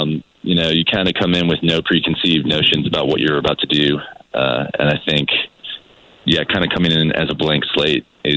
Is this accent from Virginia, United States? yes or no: yes; Fredericksburg, Virginia, United States; also born or lived in Seattle; now in Richmond, United States; I'm from Fredericksburg, and I moved down to Richmond maybe like 12 years ago before I moved to Seattle, and then I just kind of missed it.